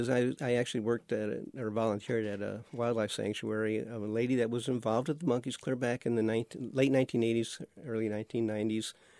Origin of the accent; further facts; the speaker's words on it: Iowa, United States; I'm actually from Iowa.